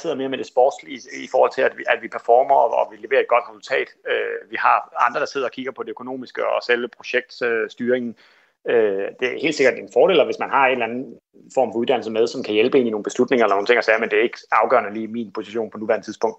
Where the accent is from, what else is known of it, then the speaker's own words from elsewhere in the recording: Kolding, Region of Southern Denmark, Denmark; fordi jeg voksede op her i Kolding, tæt på vandet